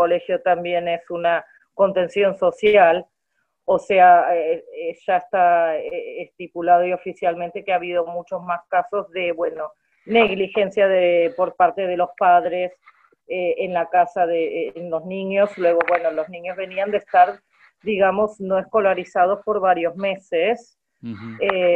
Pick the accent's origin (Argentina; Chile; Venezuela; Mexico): Argentina; Buenos Aires; moved away as an adult; now in London, United Kingdom; yo estoy en Londres, que es el único lugar en el Reino Unido donde realmente he vivido desde hace ya 20 años, 21 años. Soy de la zona sur del Gran Buenos Aires, de Lavallol.